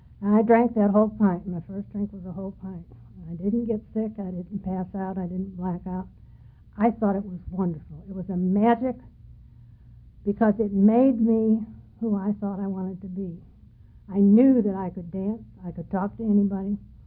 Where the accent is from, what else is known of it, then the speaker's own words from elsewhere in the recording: Chicago, Illinois, United States; I was born and brought up in Chicago, and I'm one of those damn Yankees.